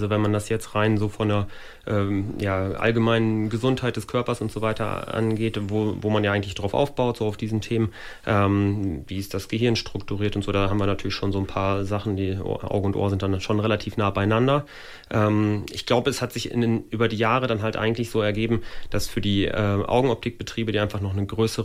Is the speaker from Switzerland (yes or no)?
no; Ostercappeln, Lower Saxony, Germany; born there; Nein, ich bin gebürtiger Osterkappelner und okay. Ja, auch überzeugter Osterkappelner.